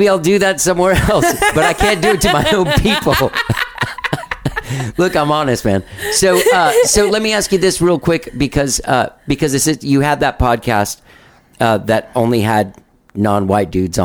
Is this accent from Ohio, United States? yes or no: no; Miami, Florida, United States; born there; I've never been to Cuba either. I was born in Miami. But my parents were born in Cuba.